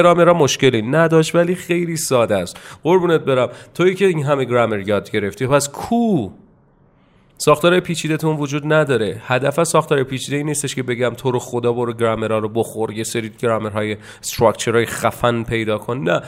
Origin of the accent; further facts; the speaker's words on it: Tehran, Tehran Province, Iran; accent: Tehrani; حالا اگه بخوام راجع به هوم تاون خودم حرف بزنم، اولین چیزی که میاد تو ذهنم باید بگم راجع به تهرانی که هوم تاون منه اینه که خیلی بزرگه